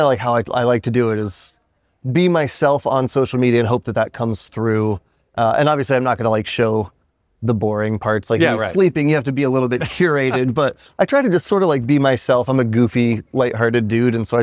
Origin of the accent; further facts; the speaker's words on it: Colorado, United States; also born or lived in Montana; I was born in Montana, raised in the mountains of Colorado.